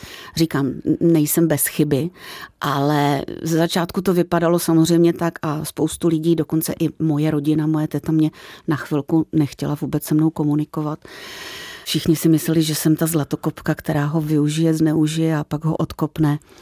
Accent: Ostrava, Moravian-Silesian Region, Czechia; Já do té doby jsem vyjela z Ostravy maximálně do Malenovic, kde jsme měli chatu v Beskydech

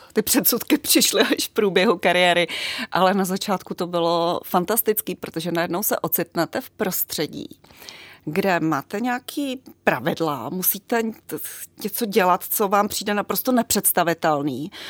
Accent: Vimperk, South Bohemian Region, Czechia; pocházím z Vimperka, z vojenského města. A protože už jsem ročník 70

